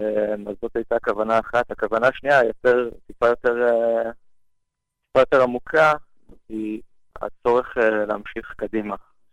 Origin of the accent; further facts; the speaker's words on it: Haifa, Haifa District, Israel; התחלנו בחיפה. אני והזמר חיפאים.